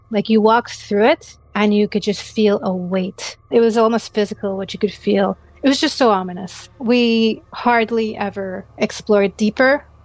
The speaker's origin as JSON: {"language": "English", "country": "Trinidad & Tobago", "tie": "born or raised there", "said": "So I grew up in Trinidad."}